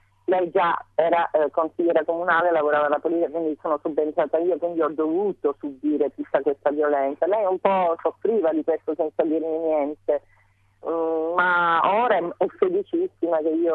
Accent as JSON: {"language": "Italian", "country": "India", "tie": "born or raised there", "also_born_or_lived": "Sicily", "said": "io sono cresciuta in India"}